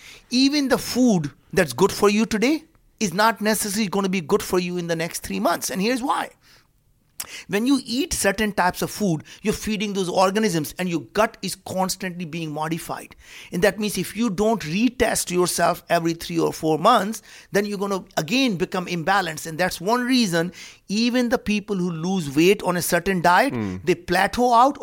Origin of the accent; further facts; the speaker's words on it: Western India, India; moved away as an adult; now in United States; We grew up very poor. We didn't have food to eat. I grew up in India.